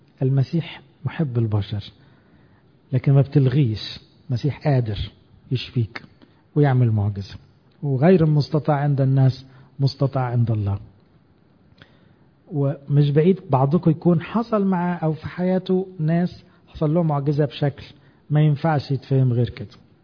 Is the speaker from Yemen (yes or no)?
no; Egypt; ما احناش كمصريين متعودين ننزل الشارع